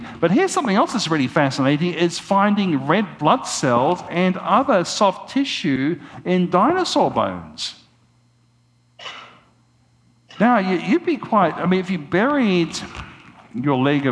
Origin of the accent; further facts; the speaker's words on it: Queensland, Australia; This is from my home state in Australia, Queensland.